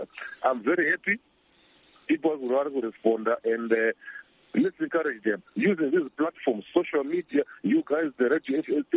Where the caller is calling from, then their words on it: South Africa; Yeah, we are speaking from … from South Africa and JHP.